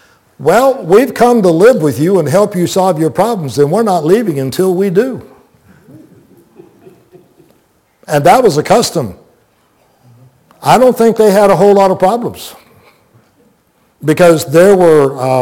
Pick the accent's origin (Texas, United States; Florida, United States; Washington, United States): Florida, United States; Plant City; I grew up with mentors in Plant City.